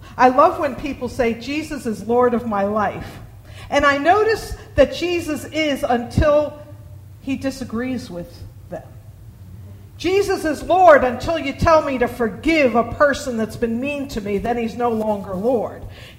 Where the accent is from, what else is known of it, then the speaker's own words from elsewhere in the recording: New York, United States; Then I would get tough because, after all, I am a New Yorker